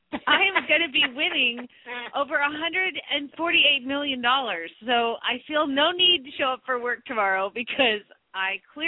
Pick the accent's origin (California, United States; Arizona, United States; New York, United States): Arizona, United States; Phoenix; from Phoenix, Arizona